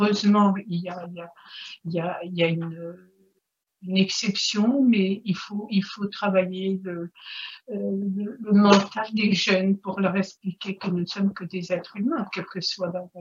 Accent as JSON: {"language": "French", "country": "Morocco", "tie": "born or raised there", "said": "je suis née au Maroc et j'ai passé ma jeunesse au Maroc"}